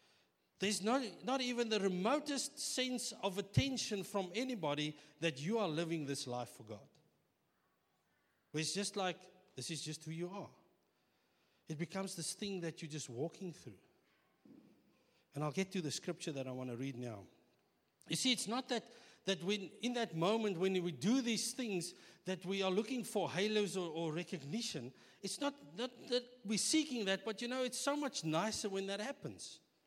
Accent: South Africa; I mean, we are South African. Ons kan eat.

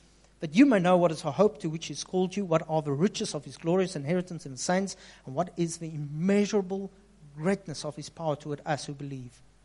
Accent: Upington, Northern Cape, South Africa; Now, I'm from Upington. Do you know where's Upington? Kalahari Desert. Sand dunes.

